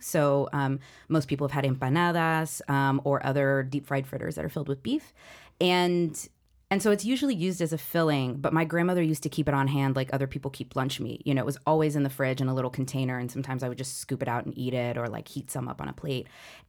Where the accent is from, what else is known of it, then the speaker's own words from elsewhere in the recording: the South, United States; I felt Puerto Rican. I felt connected to the island. But I grew up in the South eating grits and bacon.